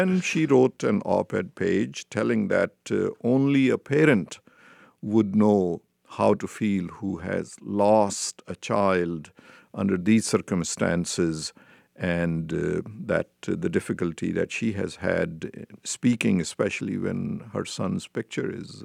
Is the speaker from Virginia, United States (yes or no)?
yes; Virginia, United States; As I come from Virginia, and Virginia has shown that there is solution to this difficult moment in our history.